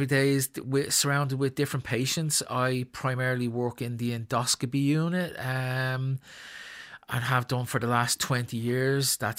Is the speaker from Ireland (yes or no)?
yes; Clondalkin, Leinster, Ireland; I grew up in Clondalkin, went to school in Ballyfermot. I've worked all my life in Talla